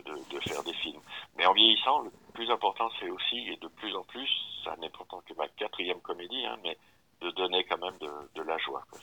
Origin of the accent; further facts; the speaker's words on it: Lyon, Auvergne-Rhône-Alpes, France; born there; Je préférais tourner dans le Cantal parce que moi, je suis né à Lyon.